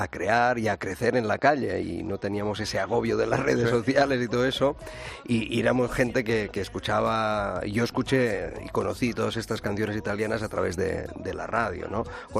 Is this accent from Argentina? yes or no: no; Barcelona, Catalonia, Spain; igual que en Barcelona, ¿no? Que es mi tierra.